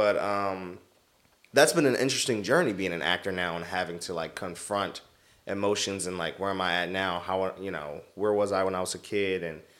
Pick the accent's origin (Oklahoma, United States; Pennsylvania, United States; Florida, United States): Pennsylvania, United States; Philadelphia; I've been somewhere for, 4 years is, the longest since, growing up in Philly.